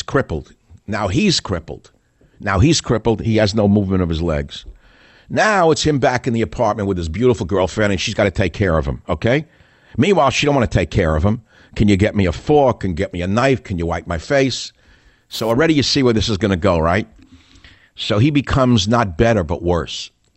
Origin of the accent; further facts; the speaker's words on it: New York, United States; Like many of you don't understand me because I'm from New York, not from America. So no matter how many years I've not been in New York, you still can't understand half the words I say because I talk too fast.